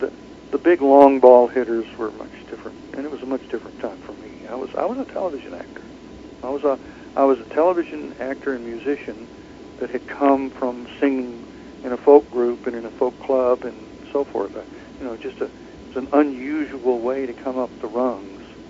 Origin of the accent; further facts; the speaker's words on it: Texas, United States; moved away as an adult; also born or lived in California; I grew up in Texas. I was raised by seven women, which I loved, whom I loved. My girlfriend in college got pregnant, so we fled to California because Texas was going to kill us.